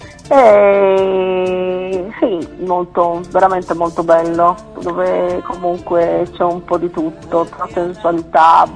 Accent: Costa Rica; Sono di Costa Rica, l'unico paese al mondo che non ha l'esercito. E ho 9 fratelli.

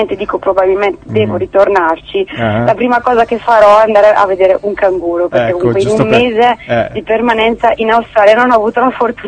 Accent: Brescia, Lombardy, Italy; Io sono di Brescia.

